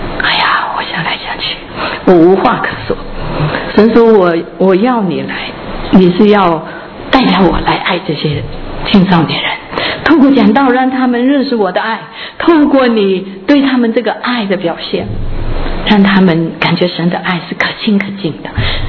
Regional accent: Hong Kong; moved away as an adult; now in United States; 我那个时候从香港来到美国，只是几年的功夫，在香港我有学英文

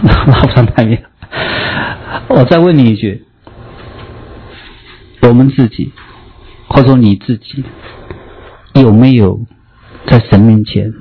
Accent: China; 我们说我们中国人最讲究实用主义

